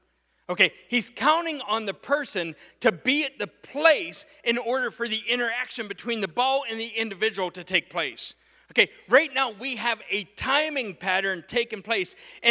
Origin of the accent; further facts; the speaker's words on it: Pennsylvania, United States; I'm from Pennsylvania. I worked on a farm.